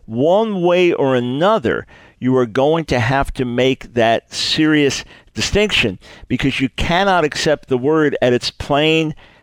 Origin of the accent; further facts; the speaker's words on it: Philippines; I'm a Filipino and a Christian.